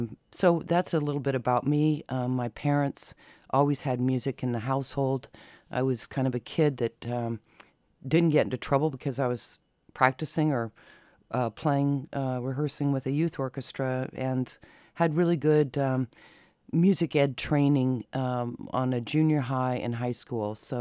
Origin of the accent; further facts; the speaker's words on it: Lincoln, Nebraska, United States; I grew up in Lincoln, Nebraska, where a very wonderful liberal town full of all sorts of music and all sorts of people.